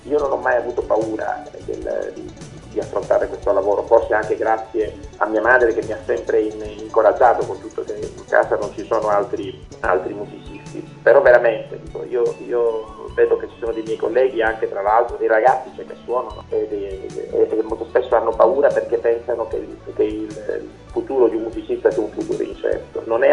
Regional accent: Palermo, Sicily, Italy; io sono di Palermo

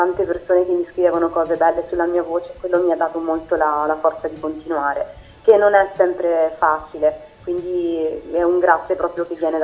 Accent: Calabria, Italy; io vengo dalla Calabria, i miei genitori sono una famiglia umile

